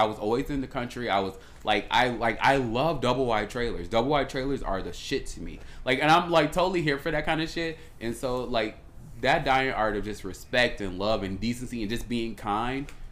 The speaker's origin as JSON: {"language": "English", "town": "Chicago", "region": "Illinois", "country": "United States", "said": "But I also kind of realized that we grew up in the Midwest. In the Midwest, we kind of like a lot more friendlier than people give us credit for. I know we always be like, we're from Chicago and all this other shit."}